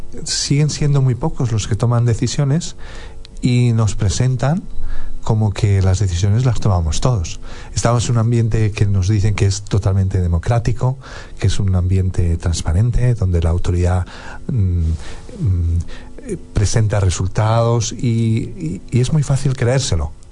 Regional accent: Pontevedra, Galicia, Spain; De Galicia, una ciudad pequeñita que se llama Pontevedra, al sur de Santiago de Compostela.

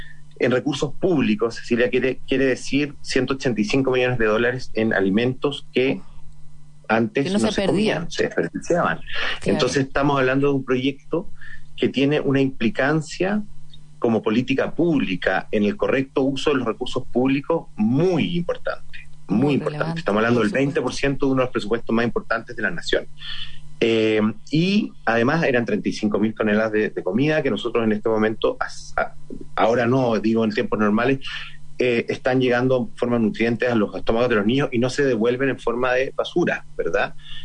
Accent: O'Higgins, Chile; yo soy de Colchagua, ponte tú, y las celebraciones familiares eran alrededor de la cocina

